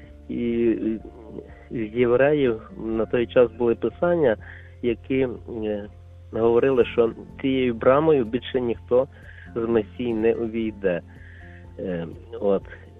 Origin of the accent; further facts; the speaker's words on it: Rohatyn, Ivano-Frankivsk Oblast, Ukraine; Я родом з Рогатина, місто на Франківщині.